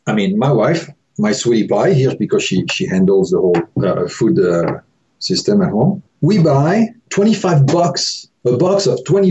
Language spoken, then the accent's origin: English; Paris, Île-de-France, France; I'm from Paris. My mom raised me home cooked meal from scratch.